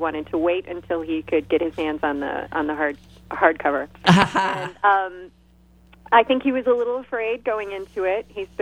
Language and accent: English; Omaha, Nebraska, United States; and then I will go back to my hometown of Omaha